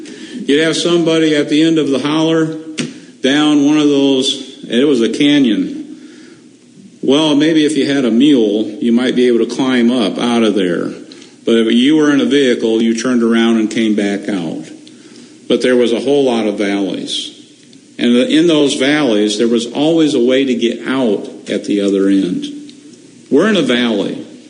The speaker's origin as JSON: {"language": "English", "region": "Michigan", "country": "United States", "tie": "born or raised there", "also_born_or_lived": "West Virginia", "said": "I wasn't a Michigan driver. I went back to being a West Virginia driver. And I grew up in Michigan."}